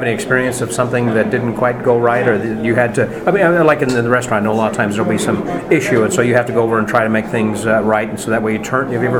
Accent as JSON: {"language": "English", "town": "Houston", "region": "Texas", "country": "United States", "said": "I'm from Houston."}